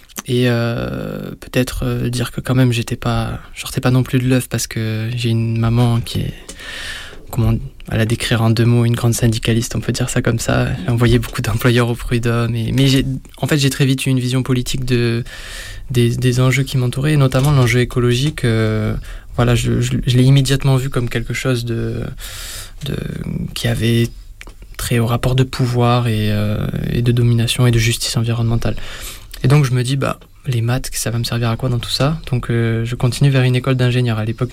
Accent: Toulouse, Occitanie, France; j'étais un des seuls qui était à Paris pour les études, parce que moi, je viens de Toulouse, hein, ma famille est là-bas.

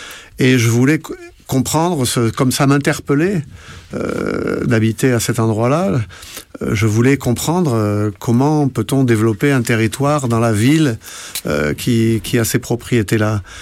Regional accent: France; moved away; comme évidemment je venais de France

